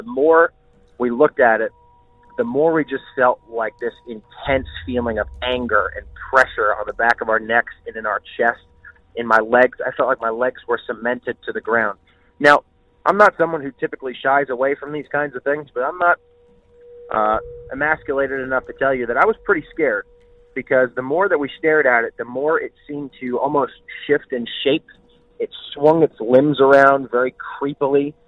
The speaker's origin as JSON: {"language": "English", "town": "Reading", "region": "Pennsylvania", "country": "United States", "said": "I'm going to tell you that I am from Reading, Pennsylvania"}